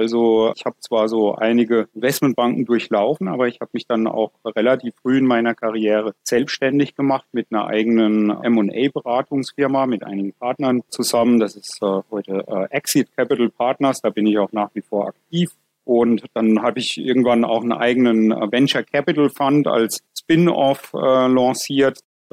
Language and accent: German; Bavaria, Germany; born or raised there